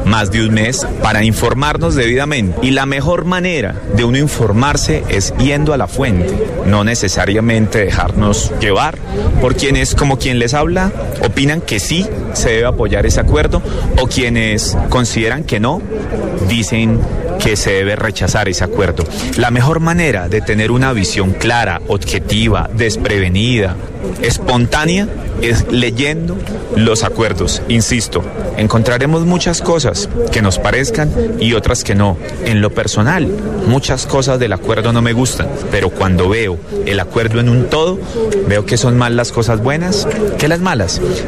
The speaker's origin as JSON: {"language": "Spanish", "country": "Colombia", "said": "Somos muchos los colombianos que hemos vivido y padecido la guerra"}